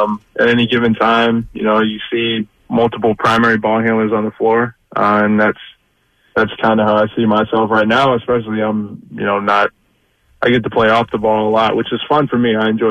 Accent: Kansas City, Missouri, United States; Well, yeah. And for the record, I'm from Missouri.

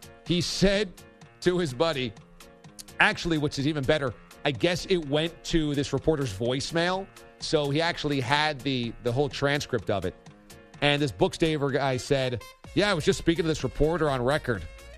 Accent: Warwick, New York, United States; Upstate New York, Warwick, New York. My hometown! This crook is living in my hometown basically 5 days a week going fishing and hunting.

